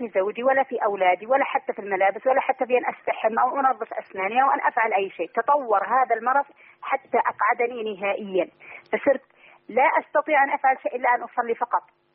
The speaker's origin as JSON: {"language": "Arabic", "country": "Saudi Arabia", "said": "أنا من السعودية يا شيخ."}